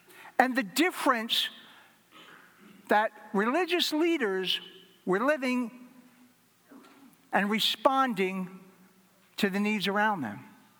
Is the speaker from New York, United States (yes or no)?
yes; New York, United States; I grew up on Long Island. Would head out to Robert Moses and spend tons of time out on the water.